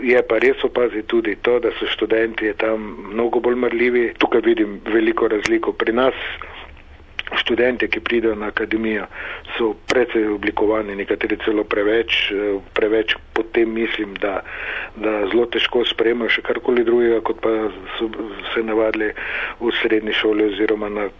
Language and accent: Slovenian; Maribor, Drava, Slovenia; moved away as an adult; now in Ljubljana, Slovenia; Prihajam iz Maribora, kjer sem preživel lepo otroštvo in mladost, potem sem pa po študiju v Zagrebu dobil tako rekoč takoj službo v Ljubljani na glasbeni šoli in od takrat, se pravi od leta 1989, živim v Ljubljani.